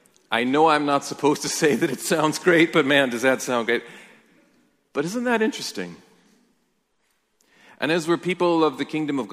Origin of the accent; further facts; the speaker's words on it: Michigan, United States; Anyway, in Michigan, in my hometown, in home state, I saw this thing about community.